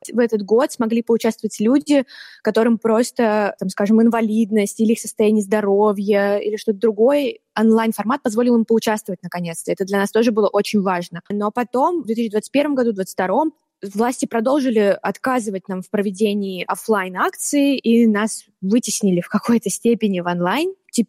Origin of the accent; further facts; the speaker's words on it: Siberia, Russia; я не из Москвы. Я жила в очень маленьком городе в Сибири и поступила в 2015 году в университет.